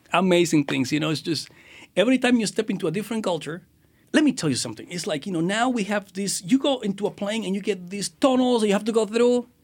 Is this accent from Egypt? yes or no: no; Dominican Republic; We have somebody from, I'm from the Dominican Republic.